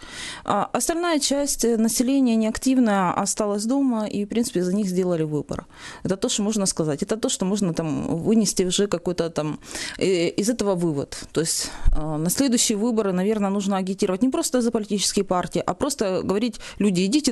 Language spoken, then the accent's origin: Ukrainian; Donbas, Ukraine; в принципі, мені ближче всього Донбас, тому що я з Донбаса